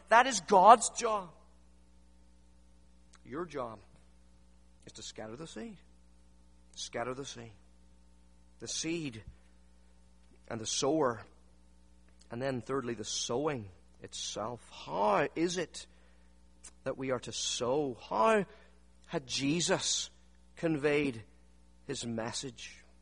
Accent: Northern Ireland, United Kingdom; Now, you guys know I come from Northern Ireland, and we have a lot of sheep in Northern Ireland.

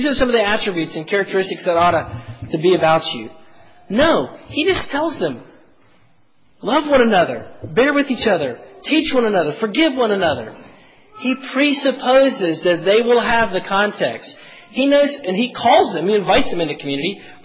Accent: the South, United States; Where I grew up in the South, y'all couldn't tell that already.

